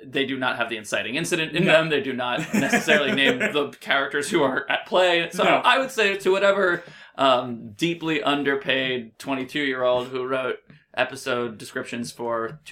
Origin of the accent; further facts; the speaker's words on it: New York, United States; One of the reasons I can't get into Friends is I grew up in New York.